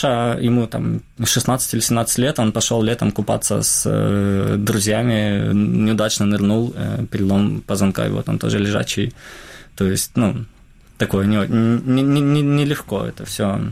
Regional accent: Khartsyzk, Donetsk Oblast, Ukraine; moved away as an adult; now in Kyiv, Ukraine; я когда уехал в 2012 году из Харциска в Киев учиться, я много времени как-то совсем домой не попадал

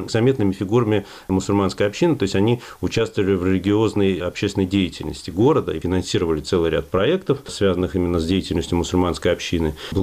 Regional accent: Saint Petersburg, Russia; Я ленинградец в третьем поколении, как минимум, поэтому, конечно, был интерес прежде всего к истории моей семьи. Мои предки частично перебрались до революции, но окончательно уже вот в начале 20-х годов в Ленинград.

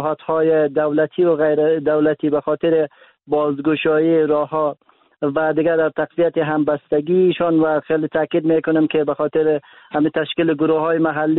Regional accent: Daykundi, Afghanistan; زنهای باردار بودند که در ولایت مرکزی مثلا دایکندی ولایت ما به مراکز صحی نرسیدند و از جان خود دادند

